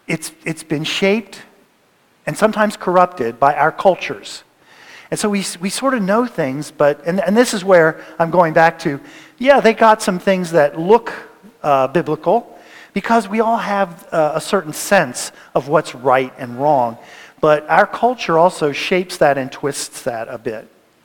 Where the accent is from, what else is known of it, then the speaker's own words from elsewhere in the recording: Washington, District of Columbia, United States; I'm from Washington, D.C. originally.